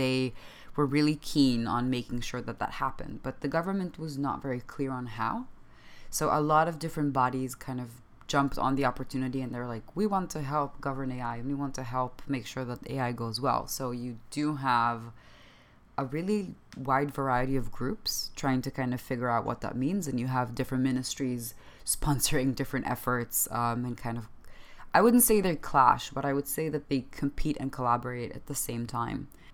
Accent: Israel; also born or lived in United Kingdom; now in China; So I'm originally from Israel.

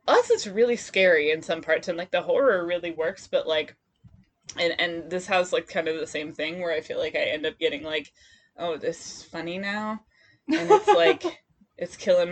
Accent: Midwest, United States; now in California, United States; I mean, I'm from the Midwest, so it's something, it's just, like, an impulse that, like, lives deep within me

